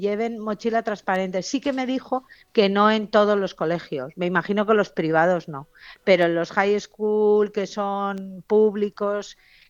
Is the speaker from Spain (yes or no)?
yes; Pamplona, Navarre, Spain; Ya sabéis que soy de Pamplona